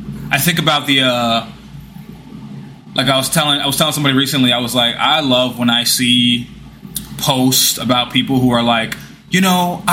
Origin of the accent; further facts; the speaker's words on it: New York City, New York, United States; I grew up in New York City public education.